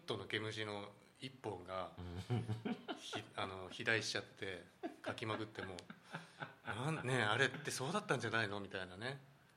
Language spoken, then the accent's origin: Japanese; Hokkaido, Japan; now in Tokyo, Japan; 北海道弁、うん、俺やっぱりあの東京来てかぶれちゃったから。